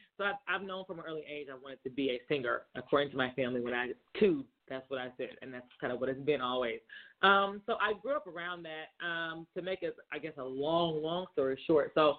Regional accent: Georgia, United States; now in Dallas, United States; So I'm from Georgia, I live in Dallas, and I'm quarantining with my family in Alabama.

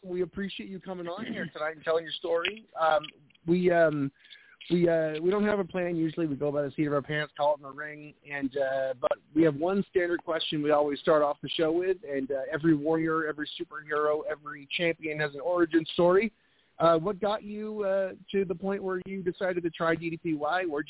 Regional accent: Needham, Massachusetts, United States; also born or lived in New Hampshire; now in North Carolina, United States; I'm from Needham originally, and then we moved to New Hampshire, and now we're down here in North Carolina.

